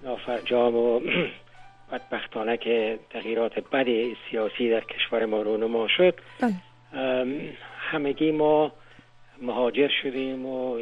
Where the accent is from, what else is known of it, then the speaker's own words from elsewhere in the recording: Kabul, Afghanistan; now in United States; تقریبا 39 سال قبل از امروز از کابل مهاجرت کردیم به پاکستان و هندوستان و ایتالیا و بالاخره سرانجام آمدیم به امریکا.